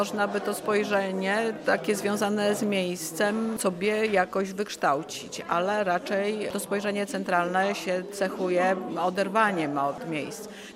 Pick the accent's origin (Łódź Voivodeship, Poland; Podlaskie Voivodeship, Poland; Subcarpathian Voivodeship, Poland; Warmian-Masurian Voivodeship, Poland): Podlaskie Voivodeship, Poland; My z Podlasia.